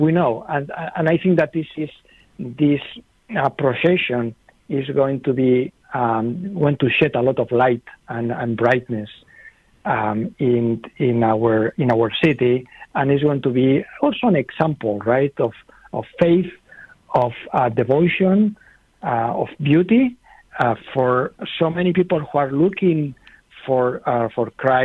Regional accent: Spain; now in United States; I'm from Spain originally. So I grew up with Eucharistic processions

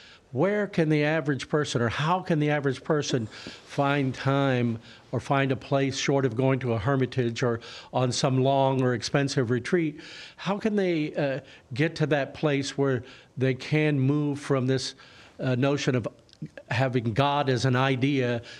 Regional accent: San Diego, California, United States; I'm from St. Diocese of San Diego. I'm a deacon, a permanent deacon there in the diocese.

